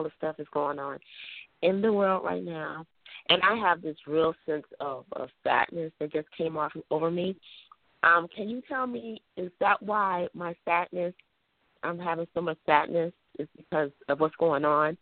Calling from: Georgia, United States; I'm calling from Georgia.

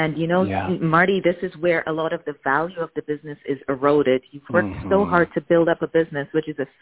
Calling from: Amsterdam, North Holland, Netherlands; I am calling from Amsterdam in the Netherlands.

